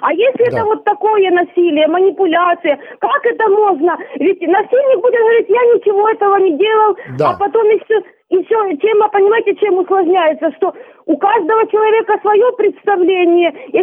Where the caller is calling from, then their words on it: Luhansk Oblast, Ukraine; Я из Луганской области, постоянно вас слушаю.